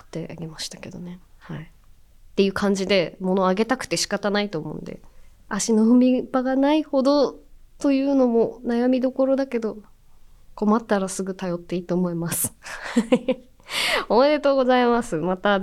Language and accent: Japanese; Nagasaki, Japan; now in Aichi, Japan; 私は九州かっこ五島列島出身で